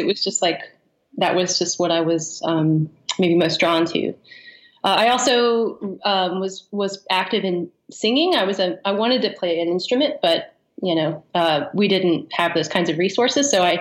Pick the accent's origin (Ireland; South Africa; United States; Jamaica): United States; Columbus, Ohio; Sure. I grew up in Columbus, Ohio.